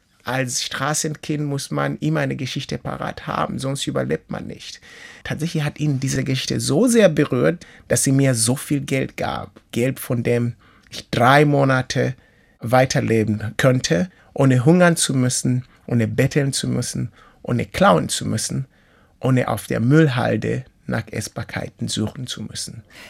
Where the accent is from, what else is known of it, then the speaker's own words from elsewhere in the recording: Kenya; German is a second language; Ich gehörte nicht mal zu den Kenianern vollständig, weil an mich war zu sehen, dass ich halb Uganda war. Mein Akzent, mein Aussehen, meine plattere Nase als die anderen Nasen